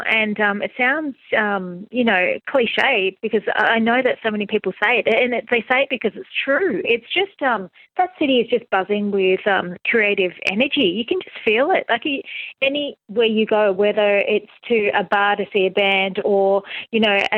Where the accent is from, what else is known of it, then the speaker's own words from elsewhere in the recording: Perth, Western Australia, Australia; I was born in Perth, and I kind of grew up between Rottnest Island and South Perth.